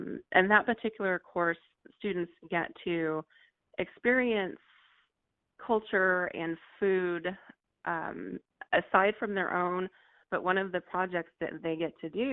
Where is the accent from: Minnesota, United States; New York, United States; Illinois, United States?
Illinois, United States; absolutely grew up cooking with every female in my family.